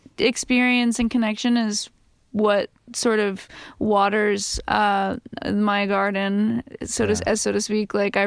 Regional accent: Phoenix, Arizona, United States; You know, growing up in Phoenix, there really isn't like a industry. So I sort of garnered that DIY spirit from like growing up there in a way.

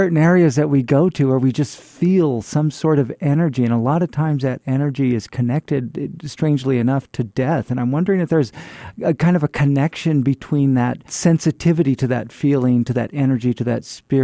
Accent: Fresno, California, United States; now in El Paso, United States; I'm from Fresno, California, and I've been living in El Paso for many years now.

